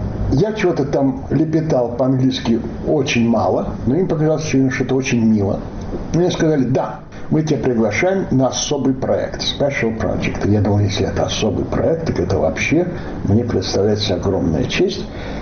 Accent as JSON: {"language": "Russian", "country": "Ukraine", "tie": "born or raised there", "said": "Потому что я вырос на Украине, конечно. Нам преподавали украинский язык, и я говорил по-украински. Конечно, не так хорошо, потому что уже забывается язык так, но понимаю, разговариваю."}